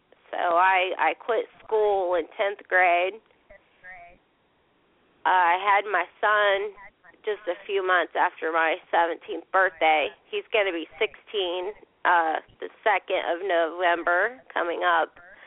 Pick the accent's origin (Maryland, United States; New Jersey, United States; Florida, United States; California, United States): Florida, United States; Bradenton; I'm from Bradenton, Florida. I'm 33 years old.